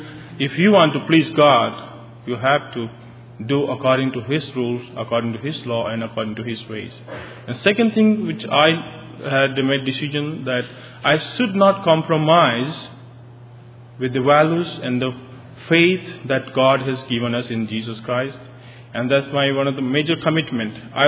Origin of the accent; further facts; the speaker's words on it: India; I come from India.